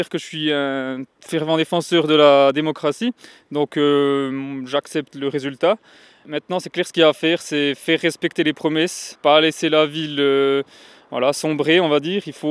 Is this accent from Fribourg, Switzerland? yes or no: no; Jura, Switzerland; parce que moi je venais du Jura, je venais d'arriver